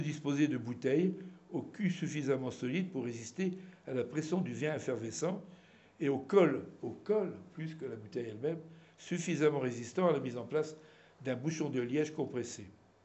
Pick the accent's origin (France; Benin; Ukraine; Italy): France; Bar-sur-Aube, Grand Est; Je suis le plus vieux de la salle, sans doute, ici. Quand j'étais jeune à Bar-sur-Aube